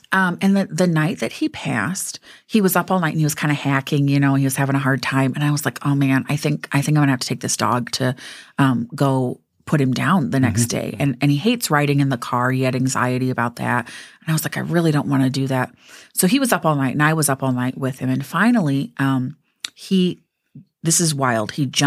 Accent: Mount Vernon, Iowa, United States; I grew up in Mount Vernon.

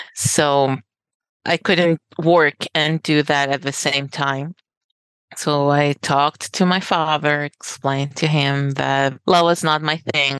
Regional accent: Recife, Pernambuco, Brazil; English is a second language; I'm from a shore city in Brazil. I'm from Recife, which is a small capital, but with a beach, and we usually go every Sunday.

